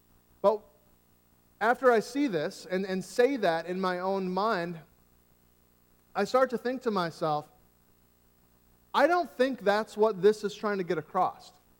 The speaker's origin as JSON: {"language": "English", "country": "United States", "said": "As American Christians, we have the, for us, we have the, we're fortunate to live where we do because we have free speech."}